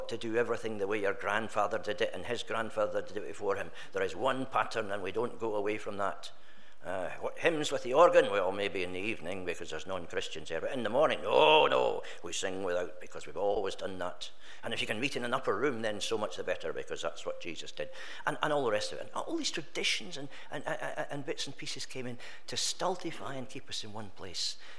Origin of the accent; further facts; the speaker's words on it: Scotland, United Kingdom; When I was growing up in the Brethren Assemblies in Scotland